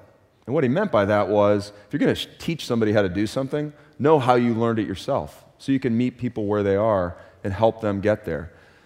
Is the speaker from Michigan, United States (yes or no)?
yes; Detroit, Michigan, United States; I grew up in Detroit, Michigan, one of four kids, the oldest of four kids, and my parents had three of us by the time they were 21 years old.